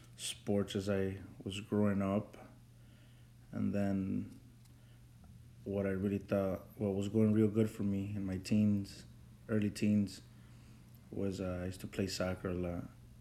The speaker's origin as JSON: {"language": "English", "town": "Cicero", "region": "Illinois", "country": "United States", "tie": "born or raised there", "said": "I grew up in Cicero, a bad area."}